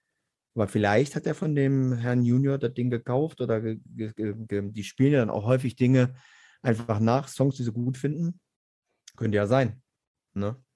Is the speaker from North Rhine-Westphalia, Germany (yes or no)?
no; Garbsen, Lower Saxony, Germany; Ich komme aus Garbsen bei Hannover.